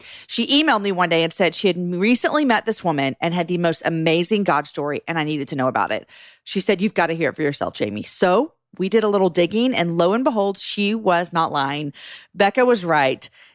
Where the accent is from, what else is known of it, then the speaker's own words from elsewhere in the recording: Missouri City, Texas, United States; I grew up in Missouri City.